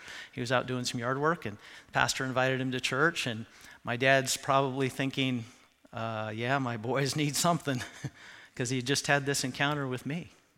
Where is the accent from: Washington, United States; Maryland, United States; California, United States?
Washington, United States; even though I grew up in Central Washington, I should know about this